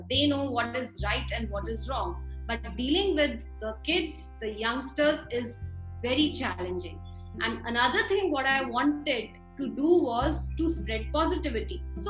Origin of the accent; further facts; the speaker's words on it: India; And being an Indian, it is like automatic. It is inbuilt in us. It's our culture, our traditions that we need to spread across the world.